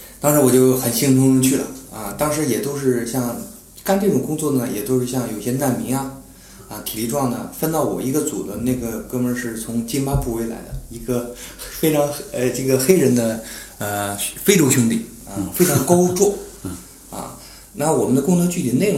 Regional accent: Northeast China, China; accent: Northeastern Mandarin; 我们东北话有一句叫“傻小子睡凉炕，全民火力壮”。

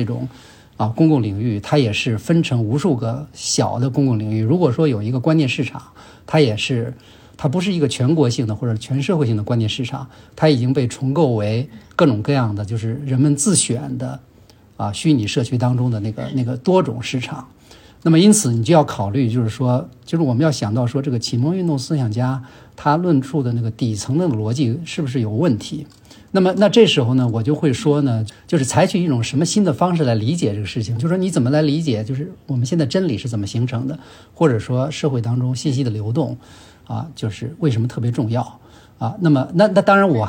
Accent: China

